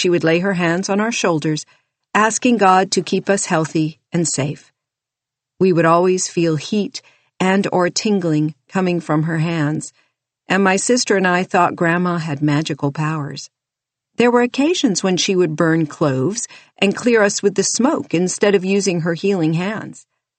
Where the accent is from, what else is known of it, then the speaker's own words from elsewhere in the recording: Brooklyn, New York, United States; I grew up in Coney Island in Brooklyn, New York, and my grandma Jenny would always do healings on my sister and me.